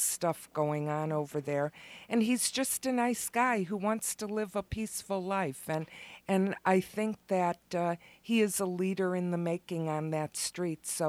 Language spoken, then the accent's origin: English; Lansing, Michigan, United States; I grew up in Lansing. I didn't know what was going on outside of my little corner of the world.